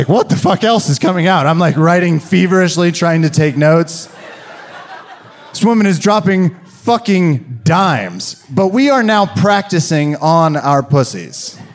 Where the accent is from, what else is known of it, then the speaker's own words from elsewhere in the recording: Kansas, United States; I was raised in Kansas. Our science and health curriculum was Jesus palming earth like a basketball.